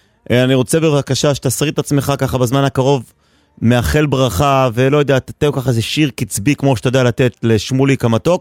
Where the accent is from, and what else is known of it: Jerusalem, Jerusalem District, Israel; born or raised there